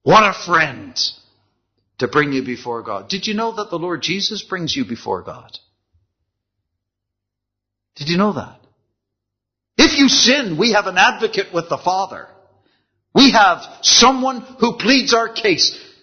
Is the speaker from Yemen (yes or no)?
no; Canada; I know, I'm Canadian.